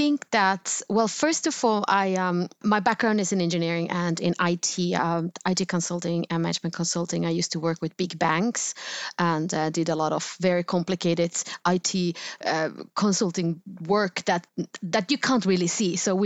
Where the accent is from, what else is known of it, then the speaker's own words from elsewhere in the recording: Helsinki, Uusimaa, Finland; English is a second language; moved away as an adult; now in Sweden; And I am from Helsinki, Finland. And these two countries are different, Finland and Sweden. So don't mess with me.